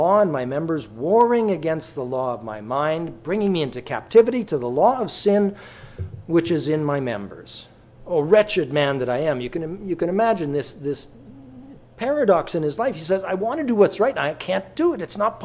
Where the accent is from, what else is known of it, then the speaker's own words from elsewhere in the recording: Canada; I had met a Jewish person who was from Montreal, from my home country as well